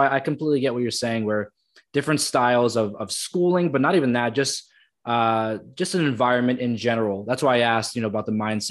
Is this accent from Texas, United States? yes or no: no; New Jersey, United States; born there; also born or lived in South Florida; I was born in New Jersey and then moved to South Florida.